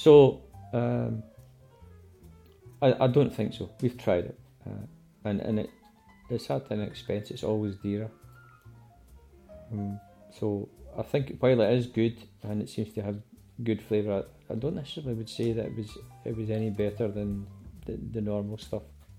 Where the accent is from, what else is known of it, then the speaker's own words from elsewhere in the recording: Scotland, United Kingdom; And of course, being a Scot, I like a whiskey.